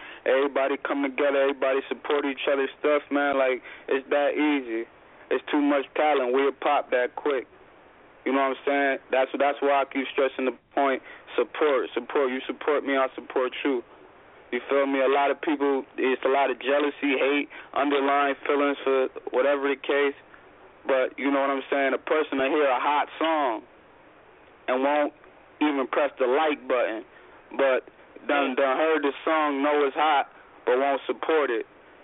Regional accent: Buffalo, New York, United States; also born or lived in Syracuse; I'm originally from Syracuse, born and raised, but you feel me? Family in Rochester, and I grew up in Buffalo as well.

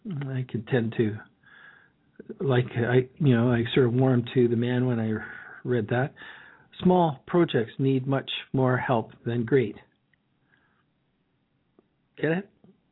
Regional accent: Canada; That's one of the smug satisfactions about being a Canadian.

